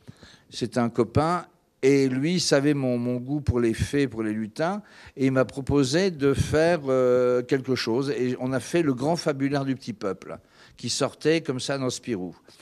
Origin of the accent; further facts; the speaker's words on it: Grand Est, France; born there; Moi, je suis né dans les Ardennes, donc un pays de fées, de féeries.